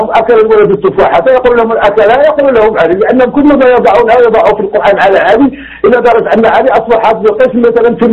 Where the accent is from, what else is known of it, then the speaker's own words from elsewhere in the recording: Morocco; عندنا في المغرب مثل يقول وريه وريه ولا ما سيره خليه